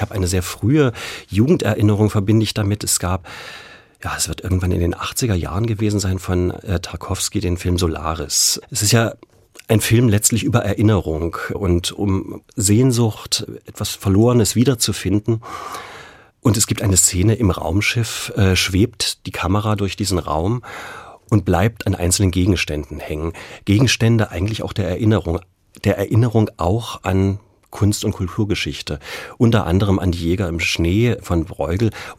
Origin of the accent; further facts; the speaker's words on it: Germany; Ich bin in der DDR groß geworden